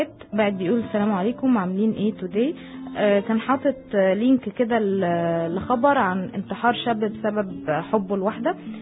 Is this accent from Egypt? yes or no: no; Somalia; now in Jeddah, Saudi Arabia; وعلى فكرة انا صومالية مقيمة بجدة.